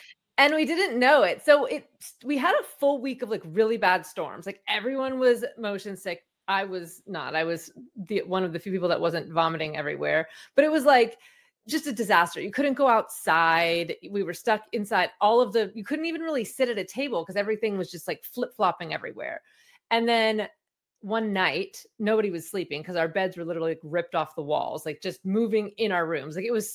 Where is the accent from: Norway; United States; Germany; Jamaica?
United States; California; so I grew up in the Bay Area and I was grew up around really smart people